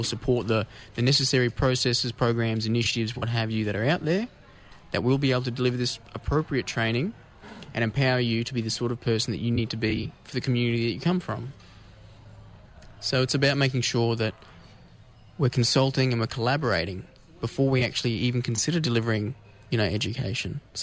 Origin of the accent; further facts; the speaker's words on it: Rockhampton, Queensland, Australia; So I spent the first few years of my life growing up in Rockhampton. So I was born there, as were my mother and father. And then we moved around a fair bit when I was younger, though.